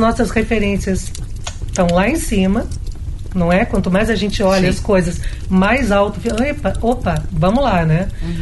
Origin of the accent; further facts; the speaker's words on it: Brazil; Mas é meu também, porque eu sou brasileira